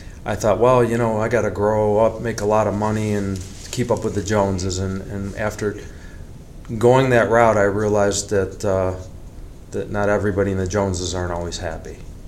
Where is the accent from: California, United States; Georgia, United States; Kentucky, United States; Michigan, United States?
Michigan, United States; West Bloomfield; I grew up in West Bloomfield.